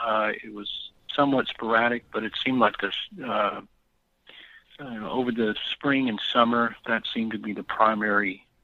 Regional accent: Texas, United States; because I'm from Texas, and prior to that, obviously the Loch Ness Monster is very far away.

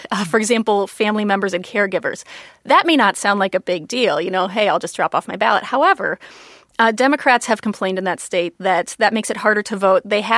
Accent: Iowa, United States; You mentioned Iowa, for example, my home state

